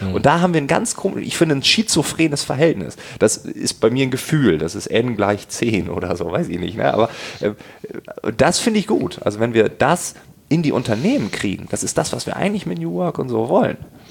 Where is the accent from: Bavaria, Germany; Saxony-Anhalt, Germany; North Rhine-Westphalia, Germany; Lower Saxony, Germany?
Lower Saxony, Germany; Ich komme aus Ostfriesland. Das muss ich nochmal dazu sagen, das ist noch ein bisschen dörflicher und so.